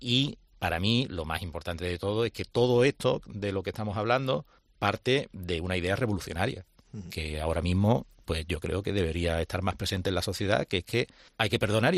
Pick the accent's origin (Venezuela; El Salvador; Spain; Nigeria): Spain; Andalusia; yo soy andaluz y ser andaluz, la Semana Santa forma parte indisoluble de mi cultura